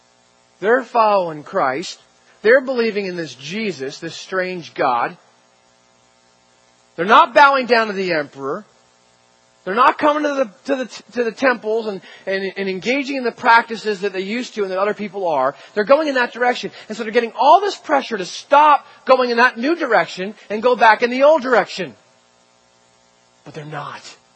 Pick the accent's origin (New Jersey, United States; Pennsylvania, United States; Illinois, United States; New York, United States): New Jersey, United States; I'm from New Jersey